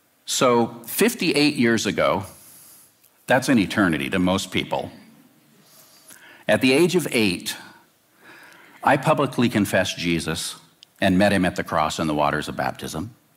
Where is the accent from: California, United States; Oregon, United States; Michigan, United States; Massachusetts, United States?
Oregon, United States; Woodburn; I preached it at the church I grew up in Woodburn, Oregon, in 1980.